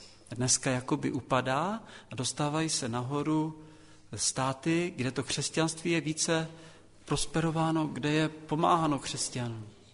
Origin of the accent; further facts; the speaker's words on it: Střítež, Moravian-Silesian Region, Czechia; now in Albrechtice, Czech Republic; jsem ze Střítěže, tady u vás jsem uvěřil, chodil jsem x let do Karviné a teď jsem v Albrechticích.